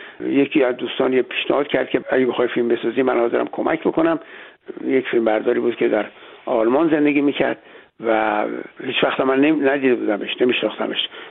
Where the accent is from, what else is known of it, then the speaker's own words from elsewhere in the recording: Iran; moved away; میخواستم وضعیت خودمونو که ما از ایران اومدیم توضیح بدم